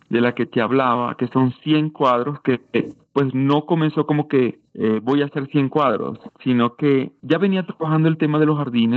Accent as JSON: {"language": "Spanish", "town": "Cañaverales", "region": "La Guajira", "country": "Colombia", "lives_now": "Bogotá, Colombia", "said": "No, yo soy guajiro. Vivo en Bogotá hace 25 años, pero sí soy de La Guajira, de un pueblo que se llama Cañaverales."}